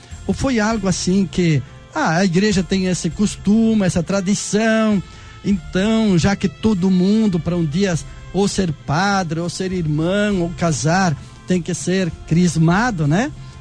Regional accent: Rio Grande do Sul, Brazil; eu sou do Rio Grande do Sul, né?

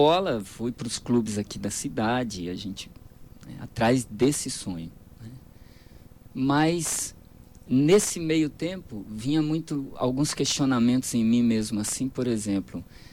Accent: Dourados, Mato Grosso do Sul, Brazil; also born or lived in Campo Grande; Eu nasci em Campo Grande, no outro dia já viemos embora. Então, eu nasci lá, mas sou douradense. Fui criado aqui, né? Todo 38 anos dentro de Dourados.

